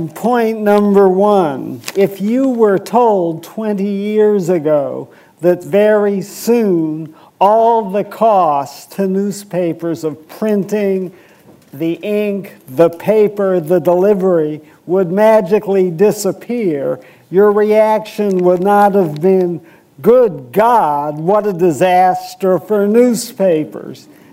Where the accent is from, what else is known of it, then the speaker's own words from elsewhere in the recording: Seattle, Washington, United States; And, I come from Seattle, and I'll just leave it at that without getting more specific.